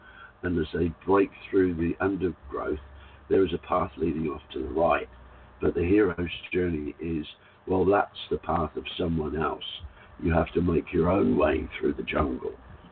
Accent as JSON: {"language": "English", "country": "Australia", "said": "And a lot of people find me confrontational, but I am Australian and I am blunt and I stand in my truth."}